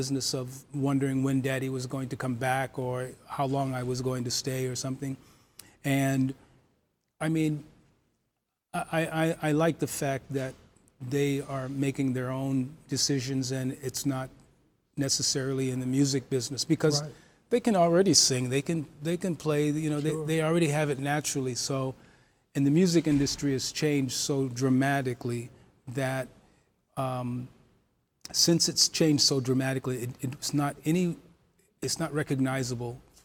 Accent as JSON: {"language": "English", "region": "Minnesota", "country": "United States", "said": "I'm a kid from Minnesota, you know, I used to play rock music."}